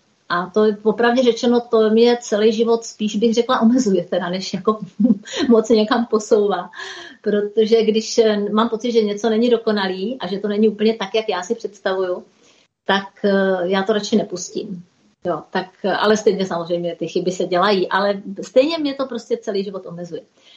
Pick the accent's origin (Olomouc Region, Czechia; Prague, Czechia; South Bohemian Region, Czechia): South Bohemian Region, Czechia; Borek; A ta krásná louka za naším baráčkem na Borku u Českých Budějovic, odkud pocházím.